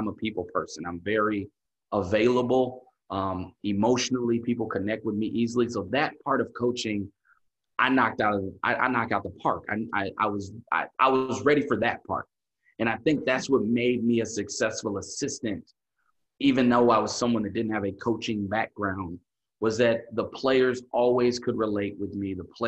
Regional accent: Chicago, Illinois, United States; I'm from Chicago. I've always had a huge recruiting footprint in Chicago.

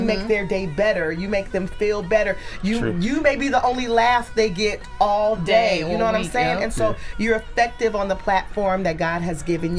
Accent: Detroit, Michigan, United States; and then we're from Detroit.

